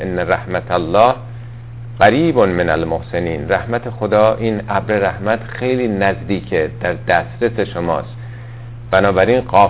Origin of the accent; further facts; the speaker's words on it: Iran; چون ما هم ایرانی هستیم و زبان عربی برامون یه مقداری دشوار هست